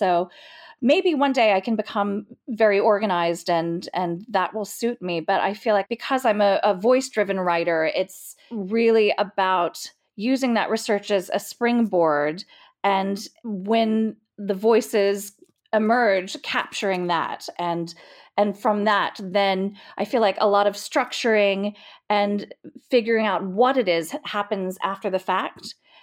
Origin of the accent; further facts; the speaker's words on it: Texas, United States; Well, I grew up in Texas, as you said. I was an only child, and I was a voracious reader.